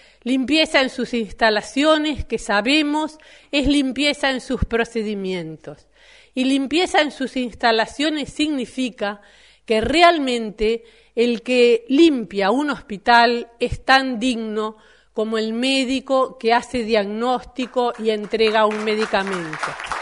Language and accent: Spanish; Uruguay; como uruguaya en segundo lugar